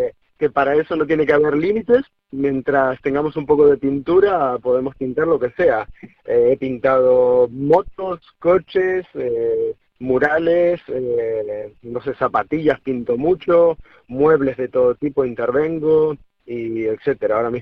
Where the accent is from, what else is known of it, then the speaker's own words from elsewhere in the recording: Argentina; now in Spain; llevar un tiempo viviendo aquí en España y ser de Argentina. Quería llevar mi arte como representando de donde soy, ¿no?